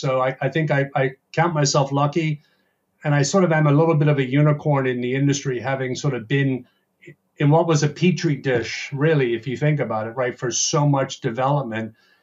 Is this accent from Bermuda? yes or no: yes; Bermuda; also born or lived in Canada; I grew up in Bermuda, and I'm one of those sort of oddballs in the sense that I left the island